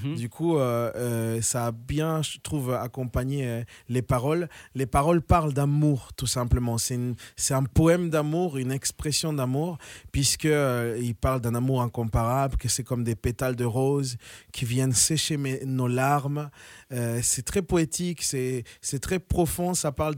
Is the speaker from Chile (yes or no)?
yes; Chile; now in France; Je viens du Chili.